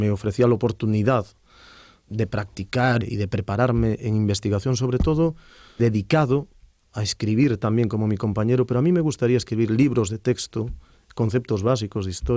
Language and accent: Spanish; Vigo, Galicia, Spain; now in Denia, Spain; Yo soy gallego, de Vigo, aunque vivo en la otra punta de España, en Denia.